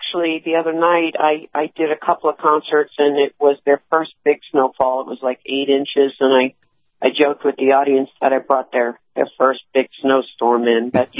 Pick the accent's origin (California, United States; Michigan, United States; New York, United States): New York, United States; now in Nashville, United States; You know, and I live in Nashville now, but I'm from New York